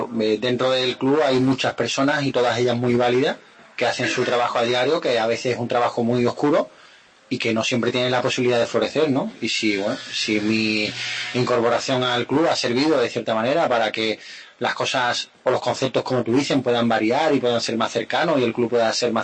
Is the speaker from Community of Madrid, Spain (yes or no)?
no; Andalusia, Spain